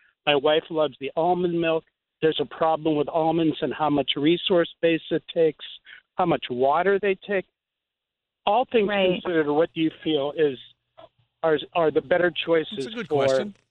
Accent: Pittsburgh, Pennsylvania, United States; Well, on April 20th, my wife and I left Phoenix, Arizona, and we drove, 9 days to my hometown of Pittsburgh

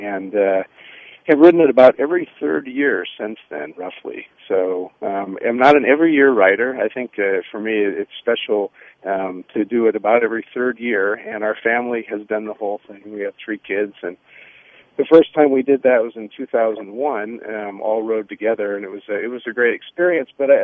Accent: Sioux City, Iowa, United States; moved away; I'm a native Iowan. I grew up in Sioux City.

